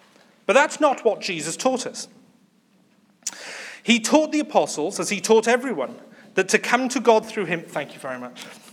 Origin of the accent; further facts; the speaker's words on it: Wales, United Kingdom; And being Welsh, it just sits quite well.